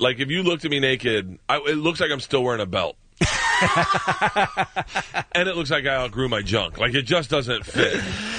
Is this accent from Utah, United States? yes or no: no; Tampa, Florida, United States; born there; I was born in Tampa.